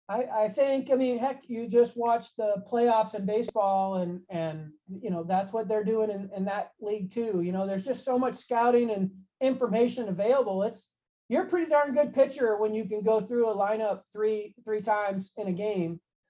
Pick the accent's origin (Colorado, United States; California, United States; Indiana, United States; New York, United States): Indiana, United States; Bloomington; Yeah, I grew up in Bloomington, Indiana, home of Indiana University. So I grew up right there in Hoosier country.